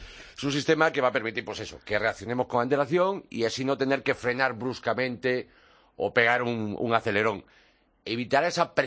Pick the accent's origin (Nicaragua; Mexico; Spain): Spain; Pontevedra, Galicia; La primera fue en mi tierra, en Pontevedra.